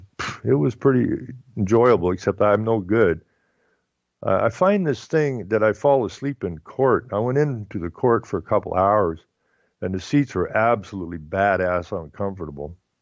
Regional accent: Renfrew, Ontario, Canada; where I grew up in Renfrew, Ontario, I went to the Renfrew Collegiate, which was just a school, a high school, and right across the street was the Catholic high school.

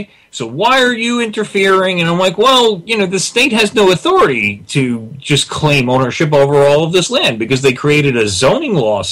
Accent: New York, United States; I'm originally from Long Island, and they put in the red light cameras not so long ago.

